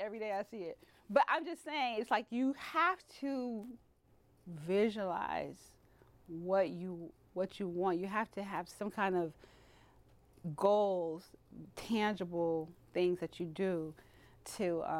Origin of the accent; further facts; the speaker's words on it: Detroit, Michigan, United States; I'm not forfeiting this medal, baby. I'm from Detroit. I ain't going out like that.